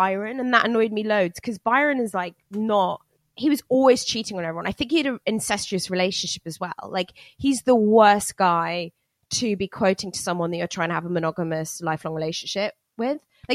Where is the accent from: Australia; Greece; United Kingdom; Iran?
United Kingdom; I mean, I as a Brit, like a lot of our